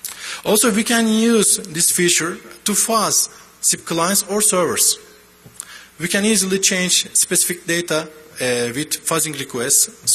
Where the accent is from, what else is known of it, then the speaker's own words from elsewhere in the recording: Turkey; English is a second language; I'm from Turkey, as you know.